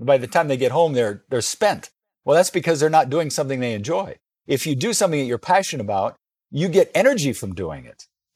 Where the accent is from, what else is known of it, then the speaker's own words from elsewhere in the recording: Wayne, Nebraska, United States; I went in the Navy when I was 17, born and raised in Wayne, Nebraska.